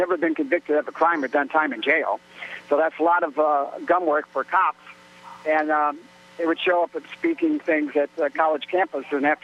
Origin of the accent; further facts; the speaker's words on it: Chicago, Illinois, United States; also born or lived in Los Angeles; now in Sonoma County, United States; No, I grew up in Chicago, basically spent most of my young adult life in Venice Beach, Southern California, with trips for a year or two back and forth to D.C. as an activist.